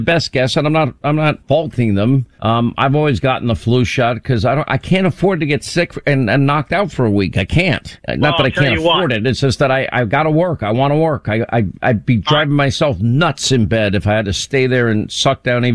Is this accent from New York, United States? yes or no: yes; Long Island, New York, United States; I grew up in Long Island. Believe me, I have my moments.